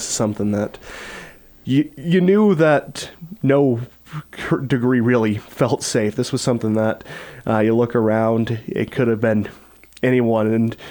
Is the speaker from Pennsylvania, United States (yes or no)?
no; Utah, United States; You know, this is something I remember all through growing up in Emory County, coming over to USU Eastern, watching plays in the Geary Theater, in the Black Box Theater.